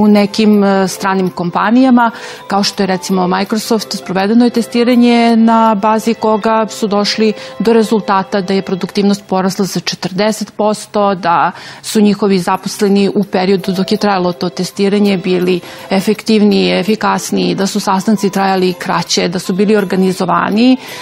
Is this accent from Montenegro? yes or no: no; Serbia; Pa to što se skraćeno radno vrijeme kod nas u Srbiji vezuje za neke krizne momente zapravo uopšte nije slučajno.